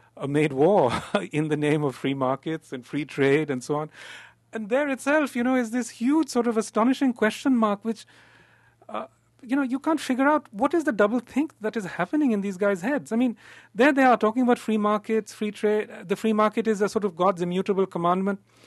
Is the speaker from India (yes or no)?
yes; India; because I look out at the world as an Indian, you know, is the moment of departure.